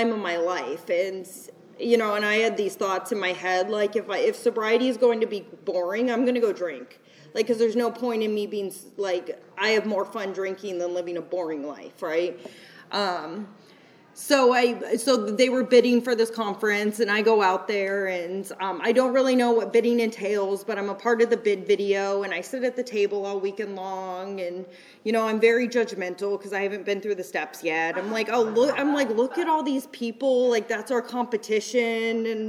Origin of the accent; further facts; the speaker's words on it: Las Vegas, Nevada, United States; I'm from Las Vegas, so we don't have, like, a huge, like, well, it's huge now, but we don't have, like, a huge city and a huge WIPOC community.